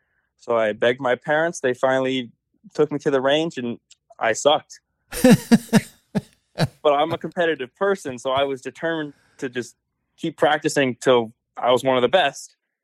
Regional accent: Los Angeles, California, United States; I'm from L.A., California.

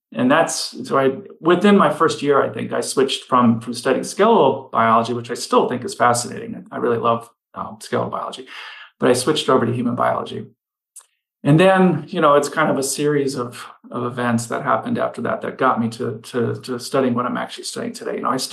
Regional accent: Colorado, United States; also born or lived in Cleveland; I grew up in Colorado. Well, actually, I was born in Cleveland. So my family comes from Cleveland.

